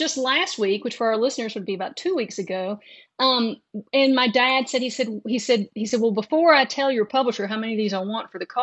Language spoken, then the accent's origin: English; Sinking Fork, Kentucky, United States; I'm originally from Sinking Fork, Kentucky, which is a very rural. You know, very very rural. Like, we don't even have a post office anymore.